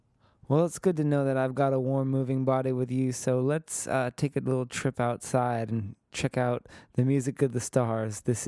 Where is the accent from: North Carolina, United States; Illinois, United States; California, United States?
California, United States; San Francisco; From my hometown of San Francisco.